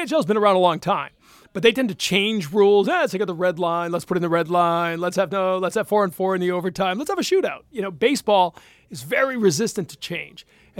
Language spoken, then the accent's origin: English; Maine, United States; You know, I grew up in Maine, and so we didn't always get all the games on TV